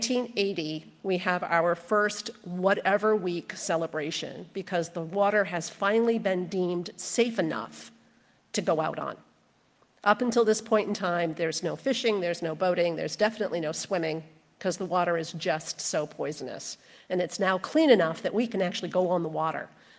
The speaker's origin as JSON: {"language": "English", "town": "Augusta", "region": "Maine", "country": "United States", "tie": "born or raised there", "said": "So I grew up in the Kennebec River Valley in Augusta, Maine"}